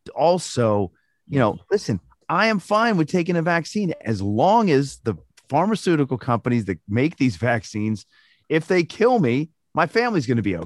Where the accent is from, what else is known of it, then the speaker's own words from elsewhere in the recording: United States; I think that as an American, if you don't want to get the vaccine, don't get the vaccine.